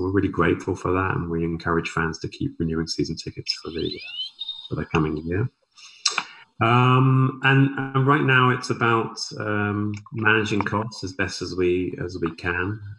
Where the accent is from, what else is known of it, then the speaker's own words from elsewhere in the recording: Southampton, South East England, United Kingdom; I'm obviously from Southampton